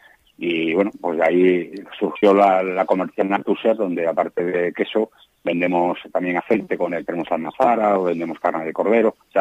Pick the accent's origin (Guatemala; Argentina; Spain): Spain; Cantabria; moved away; also born or lived in Almadén; salí de Cantabria, que nunca había salido, y me fui a Almadén.